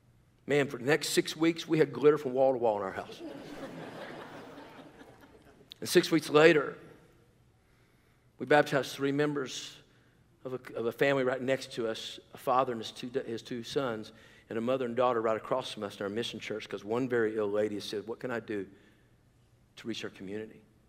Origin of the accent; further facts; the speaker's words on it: Tennessee, United States; I was the first guy in my family. I'm from Tennessee. We were lucky to have electricity, all right?